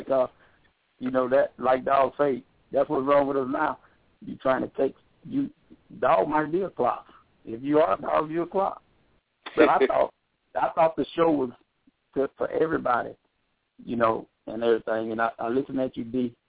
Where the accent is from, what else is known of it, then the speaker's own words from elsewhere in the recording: the South, United States; I told you I'm from the South.